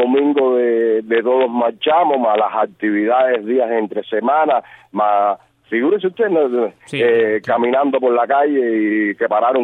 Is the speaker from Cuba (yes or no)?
yes; Cuba; moved away as an adult; nosotros salimos de Cuba